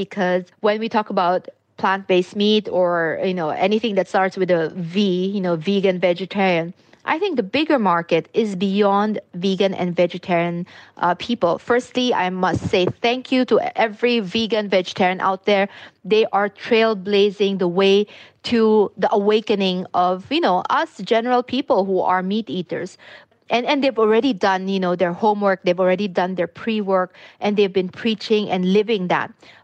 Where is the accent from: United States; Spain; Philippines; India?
Philippines; like I'm from the Philippines, there's a huge population there which is very, very poor.